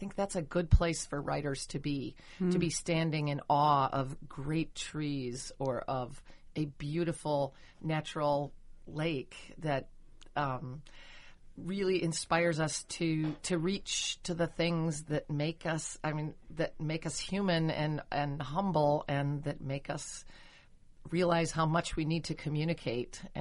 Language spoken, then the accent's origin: English; Michigan, United States; Yeah, I guess I come from Michigan, which is a state that has a lot of different political views.